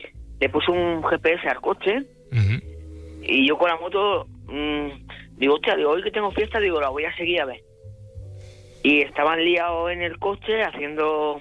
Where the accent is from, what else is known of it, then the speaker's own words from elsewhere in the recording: Andalusia, Spain; Lo que pasa es que yo soy andaluz, ¿sabes?